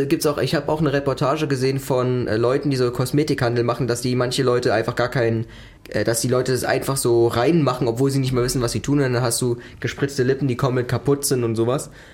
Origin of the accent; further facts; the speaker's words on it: Germany; born there; von dem Land, wo ich drin wohne, wo ich geboren bin.